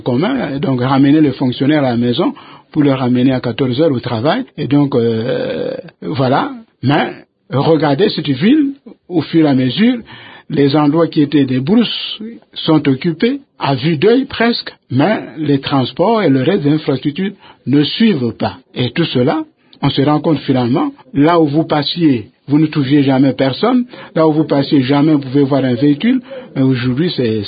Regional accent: Kikwit, Kwilu, DR Congo; c'est une dizaine d'années que j'ai passé chez moi, si je peux ainsi le dire, à mon patelin, à Kikwit, où juste je venais de terminer les humanités

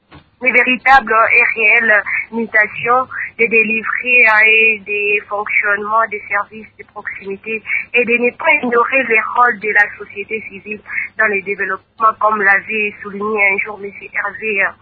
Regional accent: DR Congo; ici chez nous en RDC

